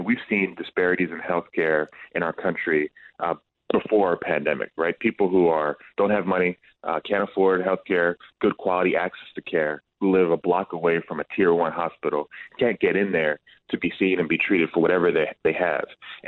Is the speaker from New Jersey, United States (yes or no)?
yes; New Jersey, United States; I'm from Jersey, St. Joe's Metuchen.